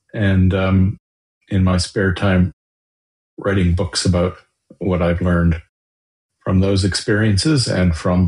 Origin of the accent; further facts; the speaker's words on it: Montreal, Quebec, Canada; from Montreal, now in Montreal.